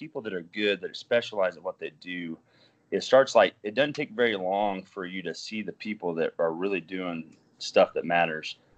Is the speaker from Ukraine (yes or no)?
no; Bixby, Oklahoma, United States; growing up in Bixby and working in a machine shop with your dad